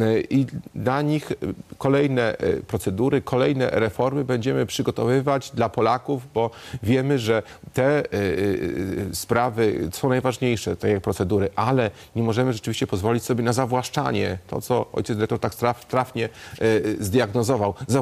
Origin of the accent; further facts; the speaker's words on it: Nisko, Subcarpathian Voivodeship, Poland; pochodzę zresztą z Niska, z Podkarpacia